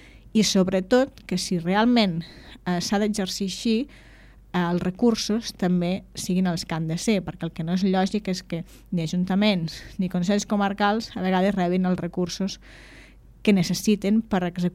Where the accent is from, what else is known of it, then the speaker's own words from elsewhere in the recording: Catalonia, Spain; Nosaltres considerem des d'allà com a poble que som, com a territori, i també com a catalans que ens sentim, no?